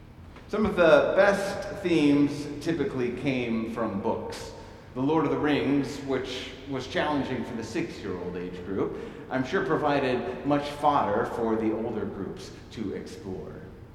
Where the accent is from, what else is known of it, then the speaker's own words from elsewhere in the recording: North Carolina, United States; from North Carolina last week, my home state.